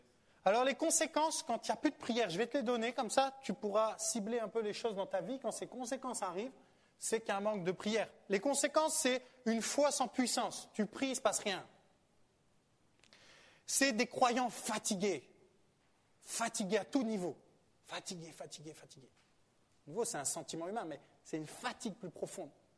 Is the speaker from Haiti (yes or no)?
no; France; Je suis américain. Alors, je reste français.